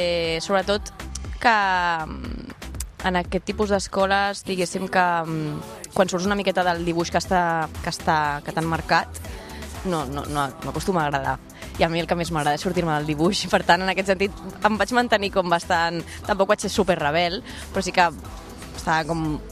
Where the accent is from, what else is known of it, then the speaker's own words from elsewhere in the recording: Barcelona, Catalonia, Spain; ara estic una miqueta més cap a Gràcia, però realment Sant Gervasi és el meu barri on vaig néixer, la meva parella també, i on estem vivint.